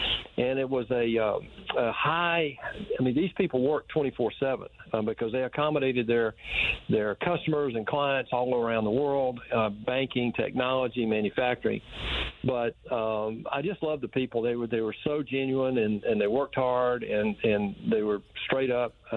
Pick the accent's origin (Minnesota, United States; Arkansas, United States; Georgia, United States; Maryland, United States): Georgia, United States; But, you know, growing up in Middle Georgia, working on those farms and all that, it was a great childhood. I played baseball and that kind of thing, and it was a military town